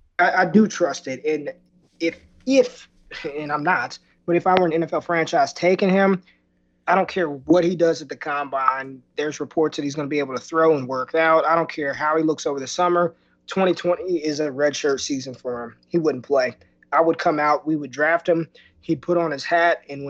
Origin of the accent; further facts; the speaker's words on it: Las Vegas, Nevada, United States; I'm from Las Vegas. I grew up in Las Vegas, Nevada. So I'm a gambler.